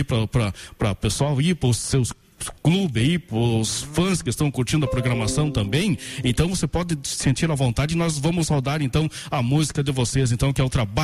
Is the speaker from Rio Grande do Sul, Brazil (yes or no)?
yes; Redentora, Rio Grande do Sul, Brazil; eu sou daqui e falo com orgulho da minha princesa da região celeiro, a nossa querida Redentora, né? Eu falo com orgulho, nós somos aqui de Redentora